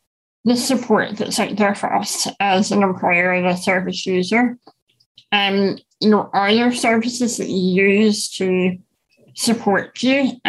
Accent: Northern Ireland, United Kingdom; as I'm sure you can tell by my accent. I'm from Northern Ireland

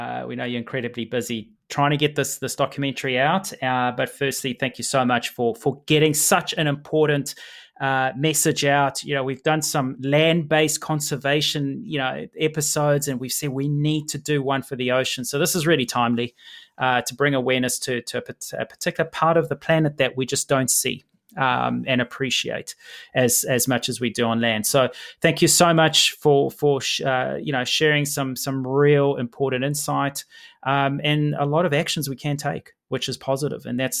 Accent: South Africa; I come from South Africa.

